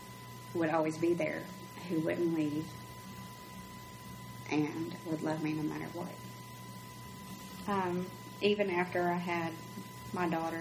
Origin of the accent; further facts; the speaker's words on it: Owensboro, Kentucky, United States; I grew up here in Owensboro. I went to Apollo.